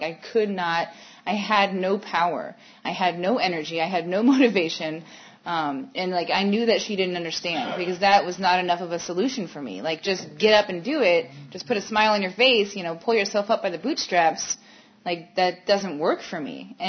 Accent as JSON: {"language": "English", "region": "Florida", "country": "United States", "tie": "born or raised there", "said": "And I grew up in Florida. I grew up in an alcoholic home."}